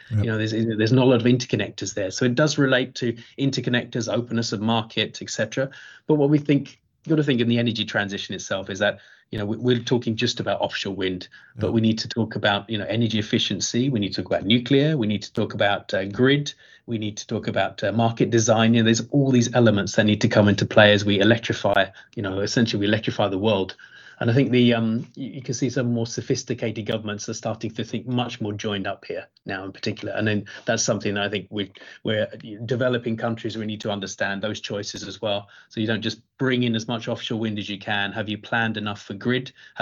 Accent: United Kingdom; I'm a Brit

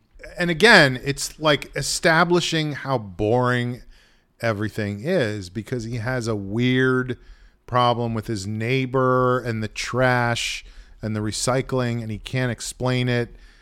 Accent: New Rochelle, New York, United States; Queen City of the Sound, only 45 minutes from Broadway.

